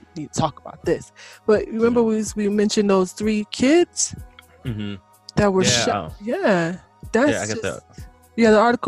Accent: United States; I was really into football because I'm American. Even though they don't believe I am because of the color of my skin, but I am

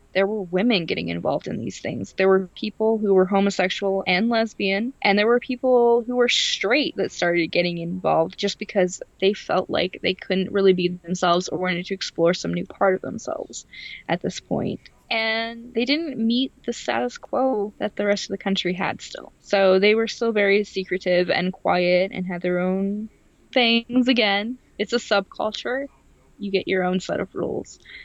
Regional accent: the South, United States; As many of our listeners know, I grew up in the South. For the most part, my family is Southern, and coming out to my family as bisexual was terrifying because of this.

